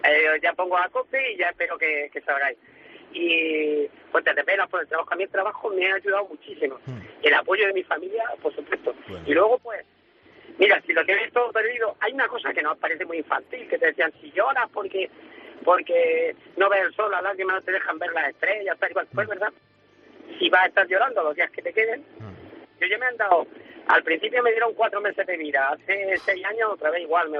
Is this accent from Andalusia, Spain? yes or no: yes; Andalusia, Spain; yo vivo al lado de Guadalquivir, ¿no? Mi pueblo... Lo divide muy pequeño, lo divide en 3 partes, como una Y, el Guadalquivir nacente, por la Sierra de Cazorla, ¿no?